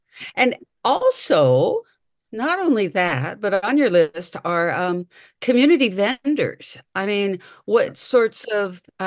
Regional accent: Tacoma, Washington, United States; I was born and raised in Tacoma. And Tacoma, when I was growing up, well, you know, it was the armpit of the state.

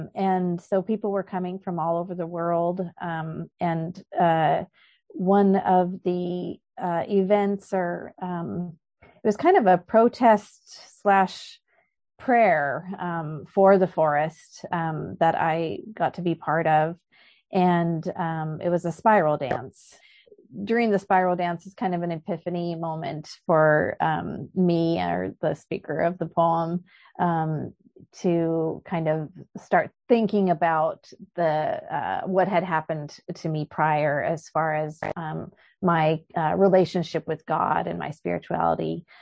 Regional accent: United States; now in Canada; And also just my place in Canada and as an American being in Canada.

